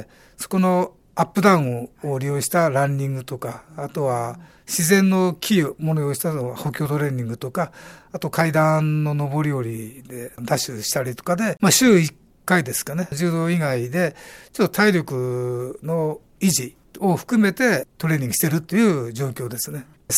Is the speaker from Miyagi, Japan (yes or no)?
yes; Ishinomaki, Miyagi, Japan; moved away as an adult; now in Fujisawa, Japan; 私の田舎は宮城県石巻市というところで、まあ、震災で一番被害が大きなところで、そこの漁師町、漁港ですね、そこで育ちました。 高校卒業後ですね、神奈川県の藤沢っていうところに会社の工場があったので、そこ寮に入って今現在に至るっていう、1972年に卒業して、